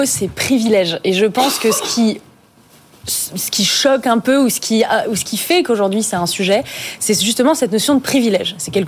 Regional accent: Auvergne-Rhône-Alpes, France; J'ai grandi en Auvergne.

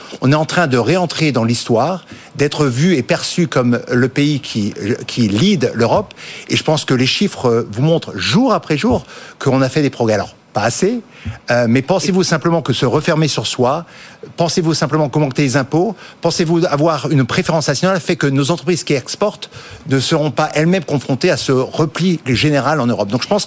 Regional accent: Grand Est, France; born there; chez moi en Anjou, dans le Courrier de l'Est, ou là où je suis né, en Alsace

